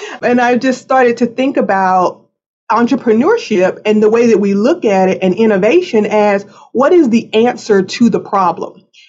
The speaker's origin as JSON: {"language": "English", "region": "North Carolina", "country": "United States", "tie": "born or raised there", "said": "So I learned that from my mother kind of growing up in North Carolina. She was raised down the hill. I was raised up the hill."}